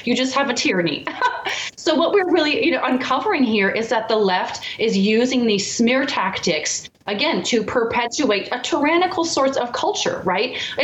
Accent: United States; as an American, you know, and a Christian, it really is actually deeply offensive to be called a racist

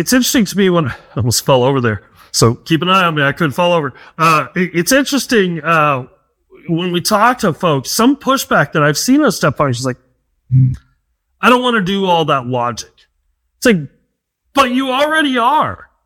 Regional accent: United States; I can go Brighton, and that way you know I'm an American.

